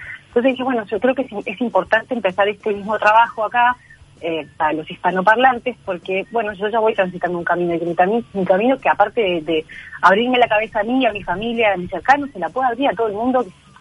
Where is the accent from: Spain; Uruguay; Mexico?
Uruguay; nosotros nos vinimos a vivir a Uruguay cuando Cande tenía 1 año de nacida. Yo soy uruguaya, nací en chileno, pero vinimos en busca de calidad de vida.